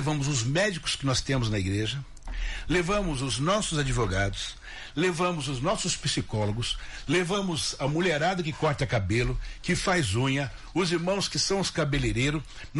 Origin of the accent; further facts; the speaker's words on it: São Paulo, Brazil; E lá em São Paulo, eu sou paulistano, nasci na capital